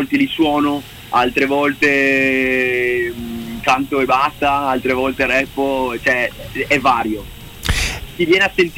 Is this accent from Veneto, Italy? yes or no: yes; Verona, Veneto, Italy; noi siamo veronesi, cioè sì, siamo tra Vicenza e Verona